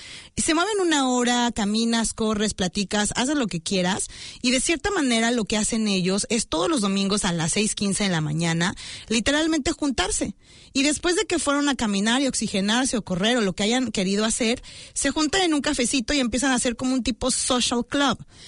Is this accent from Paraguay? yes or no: no; Mexico; now in New Zealand; Yo vengo de México, siempre tuve clases de inglés